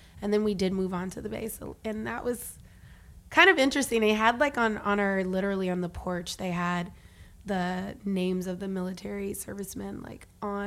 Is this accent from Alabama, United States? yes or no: yes; Huntsville, Alabama, United States; I'm from Huntsville. It's like a military town.